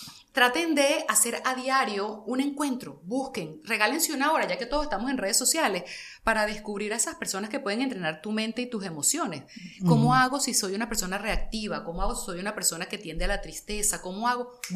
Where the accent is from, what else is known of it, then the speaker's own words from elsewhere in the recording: Caracas, Capital District, Venezuela; como ya ves, yo soy muy caraqueña